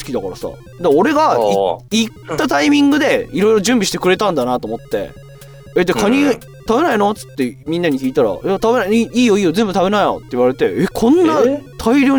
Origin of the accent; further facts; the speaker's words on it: Gunma, Japan; also born or lived in Tokyo; まあ、地元群馬に東京とかで働いてて、妻、今の妻まだ結婚してないけどを連れて戻ってきて、